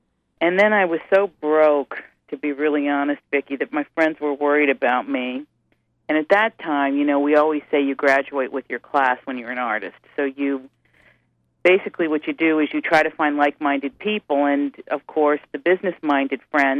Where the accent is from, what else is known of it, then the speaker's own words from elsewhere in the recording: Big Stone Gap, Virginia, United States; Well, growing up in Big Stone Gap was really, for me, I mean, and I say this because I moved there when I was 6 years old, turning seven.